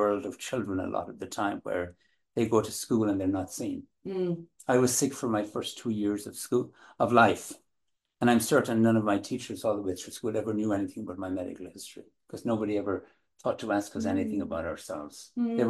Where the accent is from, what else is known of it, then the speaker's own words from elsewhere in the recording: west of Ireland, Ireland; Well, I grew up in Ireland, in the west of Ireland, in fact, in a rural area.